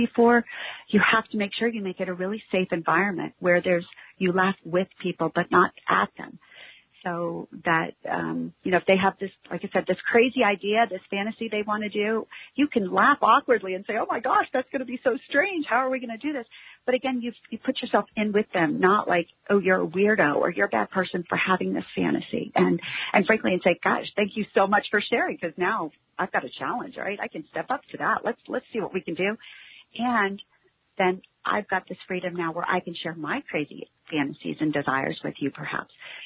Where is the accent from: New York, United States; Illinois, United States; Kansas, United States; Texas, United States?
Texas, United States; Houston; I grew up outside of Houston. My dad still lives here.